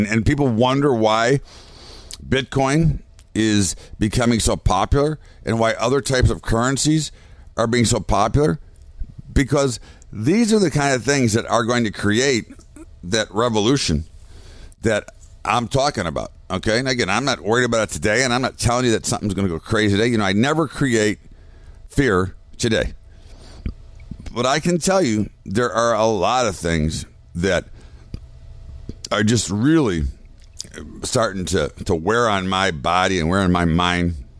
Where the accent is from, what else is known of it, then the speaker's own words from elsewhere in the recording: United States; I find that to be embarrassing and pretty uncomfortable as an American